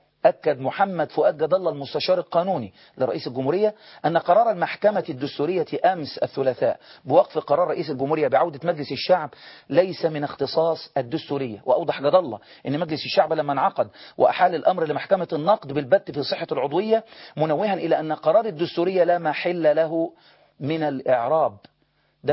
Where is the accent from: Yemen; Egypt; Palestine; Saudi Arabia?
Egypt; هل من حق السعودية أنها تتدخل في نظام العمل عندنا في مصر؟